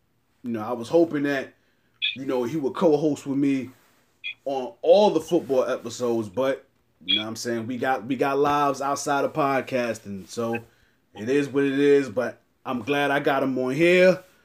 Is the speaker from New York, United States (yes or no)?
yes; Brooklyn, New York, United States; I mean, I'm from East New York, Brooklyn. I grew up on Crystal Street